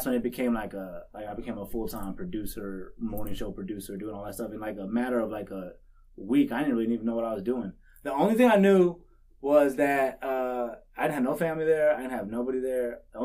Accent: Albuquerque, New Mexico, United States; I'm from Albuquerque, so so I went from Albuquerque to San Antonio, and I was in San Antonio for about 3 years.

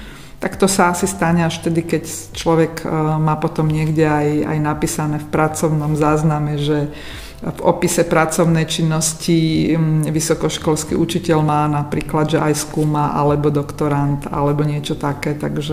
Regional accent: Nová Dubnica, Trenčín Region, Slovakia; ja som z Novej Dubnice, čo je malé mestečko.

